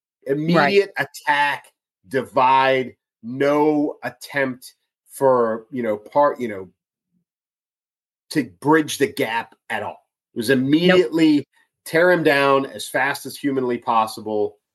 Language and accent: English; United States; is one of the most frustrating things there is for me as an American citizen.